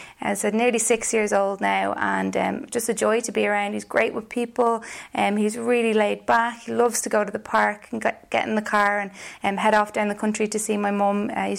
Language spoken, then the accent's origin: English; Portmarnock, Leinster, Ireland; I'm originally from Portmarnock, where I grew up with my family